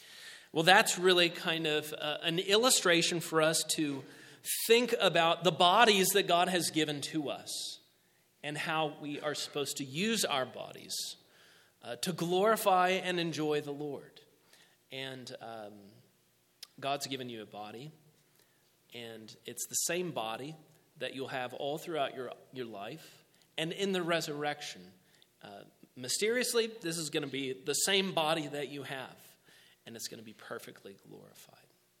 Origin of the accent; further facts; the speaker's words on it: San Antonio, Texas, United States; So growing up in South Central Texas, I grew up just outside it, San Antonio.